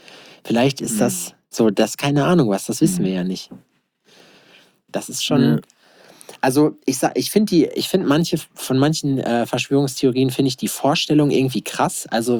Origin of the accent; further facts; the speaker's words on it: Berlin, Germany; Aber das ist wie als Berliner so, da hast du auch alles gesehen